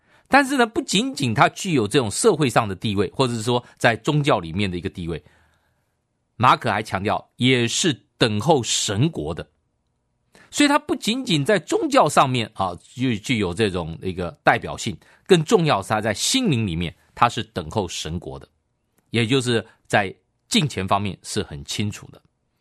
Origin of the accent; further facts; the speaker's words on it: China; 我们中国人常常讲说是这种死刑犯啊